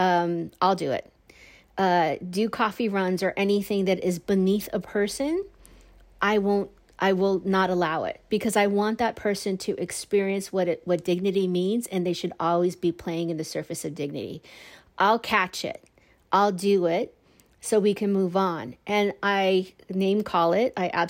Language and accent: English; California, United States; moved away; And I see like California, my home state, and I also look at what's happening in New York